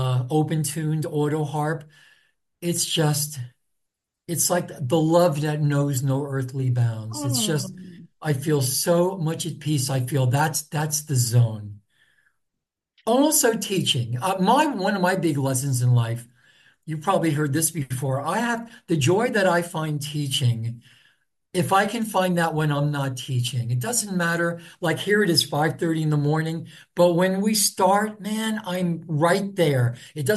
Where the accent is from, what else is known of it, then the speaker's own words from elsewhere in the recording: Northeast, United States; I was born in October. I'm from the Northeast. My family's from the Austrian Alps.